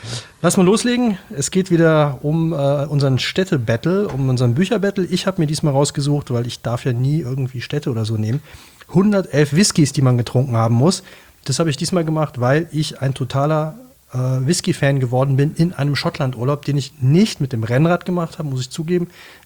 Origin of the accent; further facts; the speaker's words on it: Cologne, North Rhine-Westphalia, Germany; ich bin Kölner